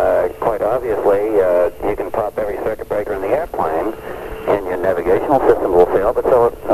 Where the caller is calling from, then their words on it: Duxbury, Massachusetts, United States; I'm calling from Duxbury, Massachusetts.